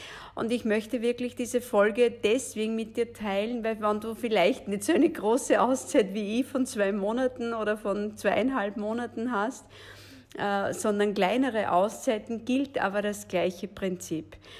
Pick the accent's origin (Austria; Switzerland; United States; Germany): Austria; Lower Austria; von meinem Heimatort in Niederösterreich nach Rom fahren